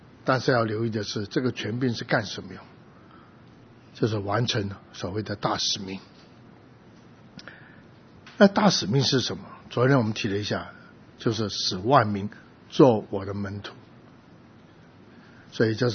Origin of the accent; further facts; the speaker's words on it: Taipei, Taiwan; 我们就在台北市，都是台北市人，起码户籍成本是这样说。但是我们住在万华，住在个单区